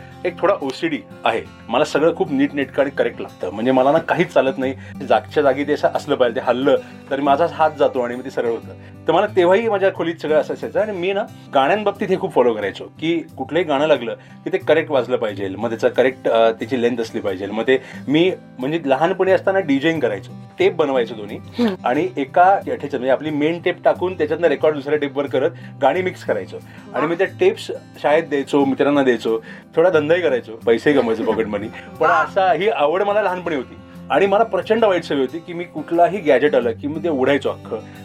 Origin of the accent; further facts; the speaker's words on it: Pune, Maharashtra, India; शिवाजीनगरला आमचा बंगला होता, विश्वास बंगलो आजोबांच्या नावाने ते तो बंगला त्यांनी बांधला होता 1960 साली. आणि माझा जन्म तिथे झाला, माझ्या वडिलांचा बालपण तिथे गेलं आणि माझा वाटतं 28 वयापर्यंत मी तिकडे राहत होतो.